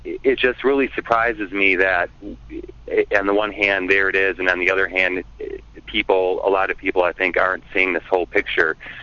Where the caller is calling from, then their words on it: Madison Heights, Michigan, United States; Hi, this is … I'm calling from Madison Heights, Michigan.